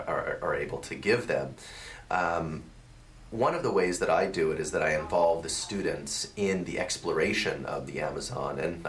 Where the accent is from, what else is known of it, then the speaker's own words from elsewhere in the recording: California, United States; I grew up learning Spanish in California